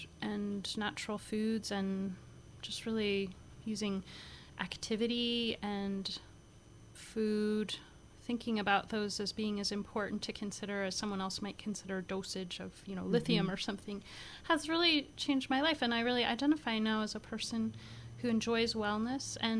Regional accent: Bloomington, Indiana, United States; I grew up in Bloomington, Indiana, which is a university town, very progressive, a lot of people doing a lot of different things

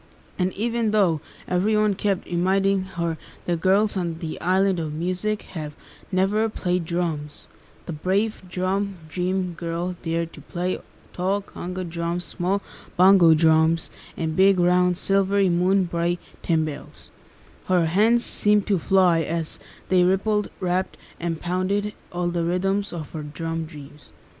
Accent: Hudson, New York, United States; I'm 13 years old, and I'm also from Hudson.

